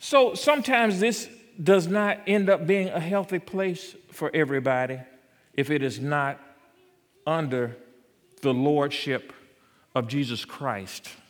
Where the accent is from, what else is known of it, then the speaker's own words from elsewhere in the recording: South Carolina, United States; accent: South Carolina; You might not like my South Carolina accent.